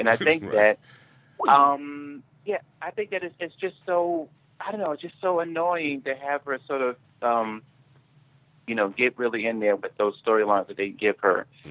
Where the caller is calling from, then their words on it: Brooklyn, New York, United States; from Brooklyn.